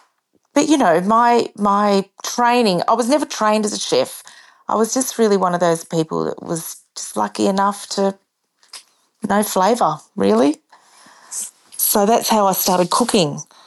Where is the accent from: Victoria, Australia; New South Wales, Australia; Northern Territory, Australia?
Victoria, Australia; Yarrawonga; also born or lived in Queensland; I am from Yarrawonga is where I am. So I'm not quite the High Country. I'm down on the flatlands, but still northeast Victoria. I just came to be here because I lived in Queensland for 16 years